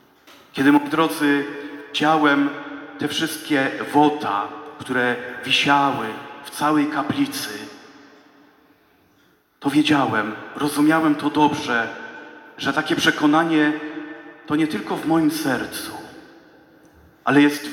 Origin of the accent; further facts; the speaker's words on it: Lubliniec, Silesian Voivodeship, Poland; ja pochodzę z Lublińca, z centralnej parafii, z parafii świętego Mikołaja.